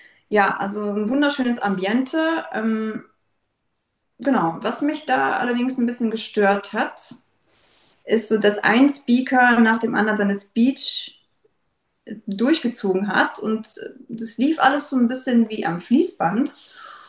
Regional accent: North Rhine-Westphalia, Germany; Ich komme aus dem Aachener Raum, also zwischen Köln, Aachen, Düren, wer sich da auskennt. In dem schönen Altenhofen, bei Altendofen sagt man auch. Genau, da lebe ich mit meinem Lebensgefährten

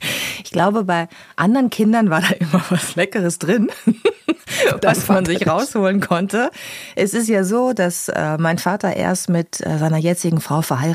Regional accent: Bad Lippspringe, North Rhine-Westphalia, Germany; deswegen denkt man immer, ich komme aus Paderborn, aber ich komme aus Bad Lippspringe.

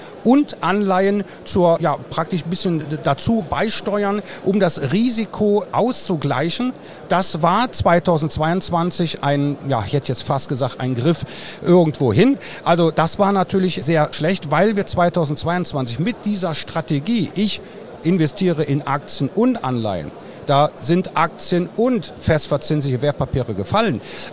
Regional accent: Rhineland, Germany; Ich bin Rheinländer

